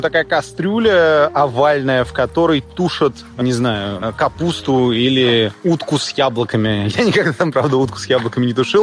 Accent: Saint Petersburg, Russia; Я же родом из Петербурга, и как любой уважающий себя петербуржец

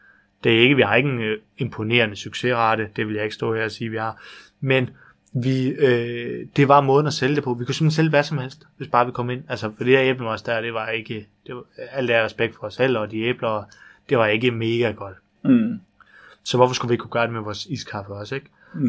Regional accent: Jutland, Denmark; eller jeg er jo fra Jylland

